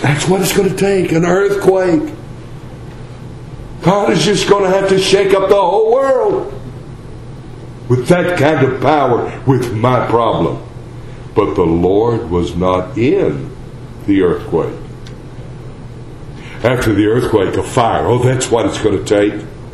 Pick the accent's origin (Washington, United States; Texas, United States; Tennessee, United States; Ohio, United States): Texas, United States; accent: Texas; Y'all don't know Palti? Gadiah. Must be my Texas accent.